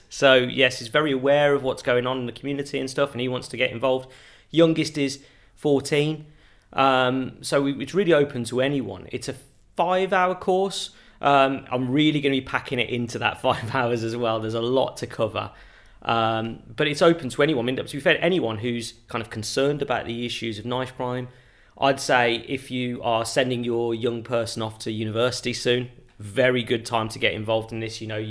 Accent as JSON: {"language": "English", "town": "Birmingham", "region": "West Midlands", "country": "United Kingdom", "also_born_or_lived": "Coventry", "said": "I'm from Birmingham. Like most people from Birmingham, we've met somebody who's been a victim or witnessed a knife crime. I've witnessed it over when I lived in Coventry as well."}